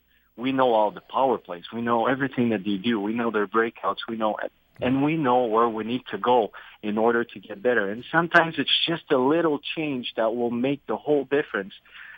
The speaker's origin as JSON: {"language": "English", "town": "Montreal", "region": "Quebec", "country": "Canada", "said": "I'm from Montreal, right?"}